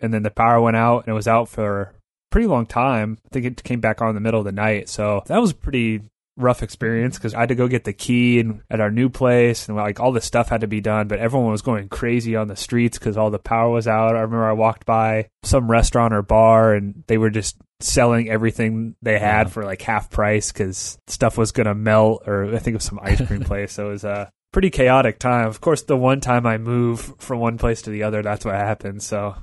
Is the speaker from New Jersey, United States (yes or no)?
no; Indiana, United States; This comes from my home state of Indiana